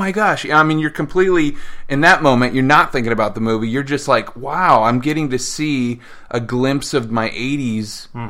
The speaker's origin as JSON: {"language": "English", "region": "California", "country": "United States", "tie": "born or raised there", "said": "and I grew up in California, and I don't know, I just felt like it was West Coast"}